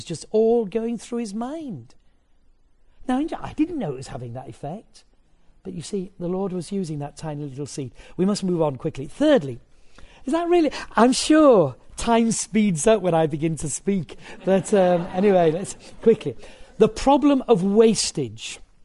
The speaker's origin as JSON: {"language": "English", "region": "Yorkshire and the Humber", "country": "United Kingdom", "said": "and it costs 50p to park there, and I am a Yorkshireman."}